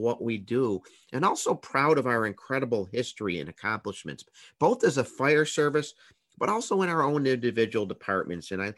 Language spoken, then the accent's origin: English; New York, United States; the Pinsky Law Conference, which is here in my home state of New York.